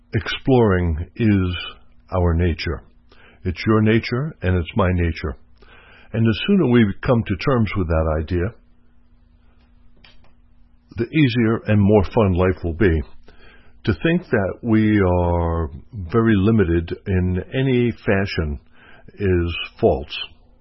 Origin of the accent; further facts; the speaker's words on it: Long Island, New York, United States; moved away as an adult; now in Florida, United States; I live in Florida and I've lived multiple places. I'm originally from Long Island, been in the military, so I've lived in multiple states for multiple times.